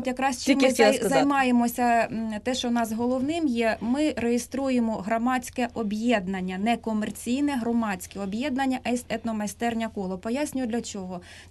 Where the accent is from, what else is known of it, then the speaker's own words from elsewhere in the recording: Donetsk Oblast, Ukraine; also born or lived in Luhansk; Ми з чоловіком уродженці Донецької області. Останні 11 років прожили в Луганську.